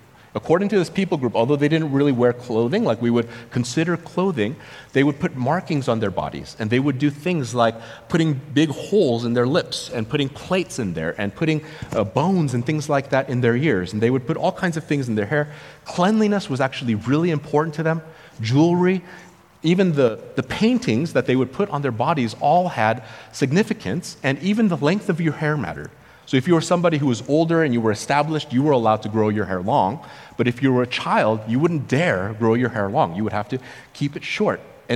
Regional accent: United States; growing up in a Korean household around Korean culture a lot, but growing up in the United States

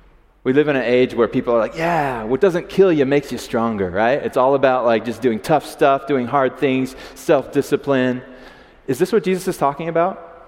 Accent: United States; So I just kind of was vague. I'm from America.

